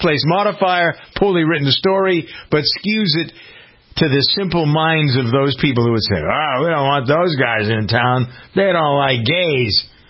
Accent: Framingham, Massachusetts, United States; The big news from Framingham, my hometown today, is that the planning board has approved a Chick-fil-A drive-through restaurant.

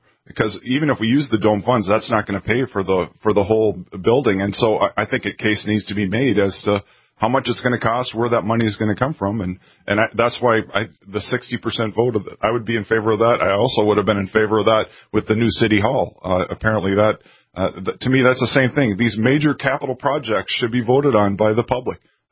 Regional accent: Fargo, North Dakota, United States; I'm from North Fargo, so I try to focus on South Fargo, where I'm a little less familiar.

